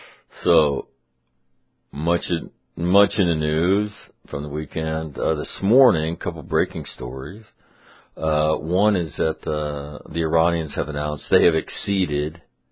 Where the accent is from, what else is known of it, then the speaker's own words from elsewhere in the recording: Sacramento, California, United States; And then come through my hometown, Sacramento, and I wanted to see my uncle Muggs